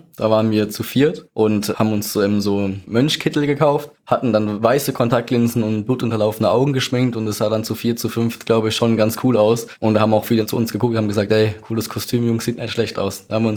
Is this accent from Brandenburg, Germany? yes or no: no; Mannheim, Baden-Württemberg, Germany; Ich bin 22 Jahre alt. Ich komme aus Mannheim.